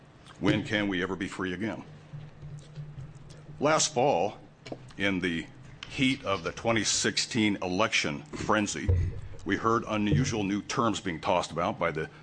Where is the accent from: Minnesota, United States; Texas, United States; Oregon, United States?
Oregon, United States; I've also been a political activist working around the country, but mostly here in Oregon. This is my home state